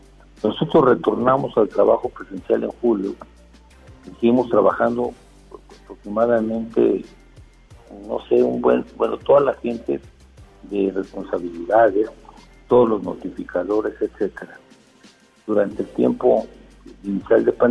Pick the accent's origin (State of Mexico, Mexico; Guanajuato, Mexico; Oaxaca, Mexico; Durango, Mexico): Oaxaca, Mexico; yo soy de Oaxaca y estoy enterado de los temas